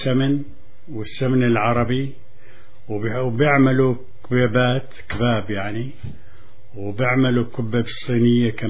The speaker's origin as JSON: {"language": "Arabic", "region": "Daraa Governorate", "country": "Syria", "said": "احنا بلهجتنا من يوم القرى"}